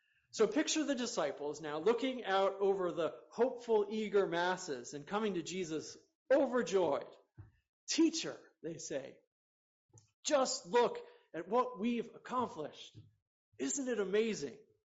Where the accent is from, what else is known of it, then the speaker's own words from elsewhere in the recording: United States; I grew up outside Washington, D.C., and the iconic landmark in that city is the Washington Monument.